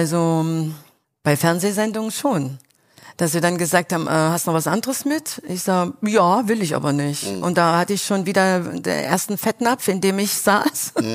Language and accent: German; Thuringia, Germany; wir sind ja aus Thüringen gekommen und wir wollten eigentlich nicht nach Berlin.